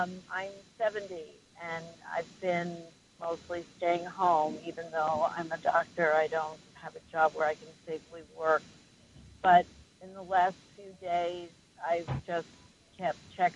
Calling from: Huntington, New York, United States; I'm calling from Long Island near Huntington

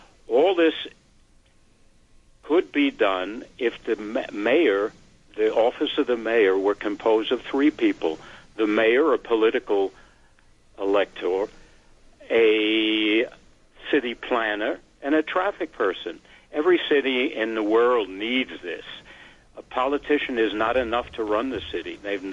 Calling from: Manhattan, New York, United States; From Manhattan.

